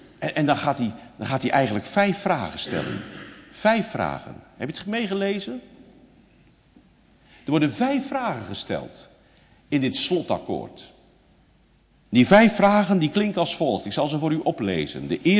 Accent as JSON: {"language": "Dutch", "town": "Katwijk", "region": "South Holland", "country": "Netherlands", "tie": "born there", "said": "Er was een oude ouderling in Katwijk waar ik geboren ben"}